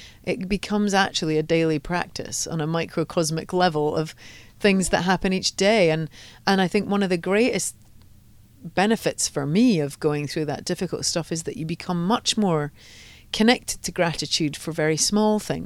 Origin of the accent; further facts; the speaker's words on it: Scotland, United Kingdom; I'm Scottish.